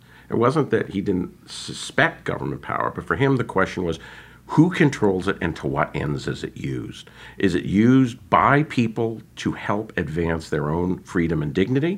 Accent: California, United States; I grew up in California and was a conventional, semi-libertarian California conservative.

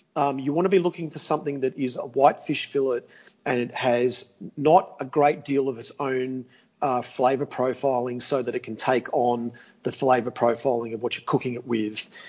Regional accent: Australia; I am from a European background. Even though I'm an Aussie, I was born in Australia, I do have a lot of Greek and European heritage in the way I was brought up

